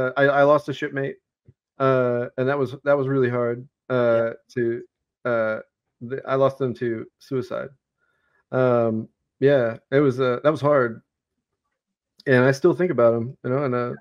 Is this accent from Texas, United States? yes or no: yes; Texas, United States; I'm from South Texas. I couldn't handle it anymore.